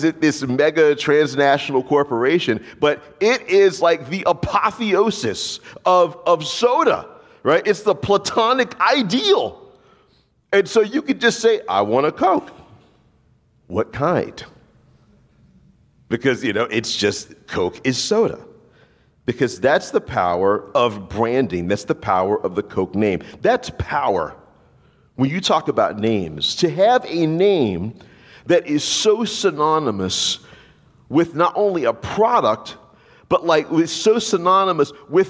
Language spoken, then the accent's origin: English; New Orleans, Louisiana, United States; Where I'm from the South, of course. I'm from Louisiana, more particularly New Orleans.